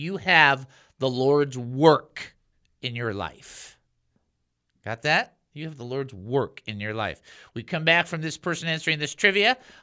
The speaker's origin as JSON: {"language": "English", "region": "California", "country": "United States", "said": "I'm from California for 20 years."}